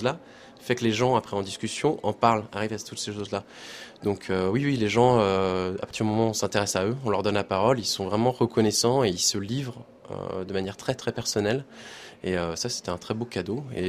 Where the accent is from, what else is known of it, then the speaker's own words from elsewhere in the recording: Brittany, France; je suis pas de la région de Poitou-Charentes. Moi je viens de Bretagne et je connais un petit peu le milieu rural.